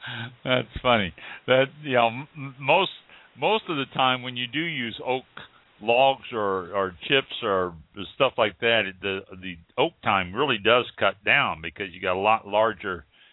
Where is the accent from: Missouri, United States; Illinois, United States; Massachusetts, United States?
Missouri, United States; North Kansas City; Well, I grew up in North Kansas City there, so that's.